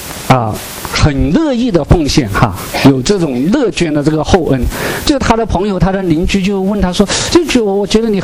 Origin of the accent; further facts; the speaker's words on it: China; 他们很佩服我们中国人学数学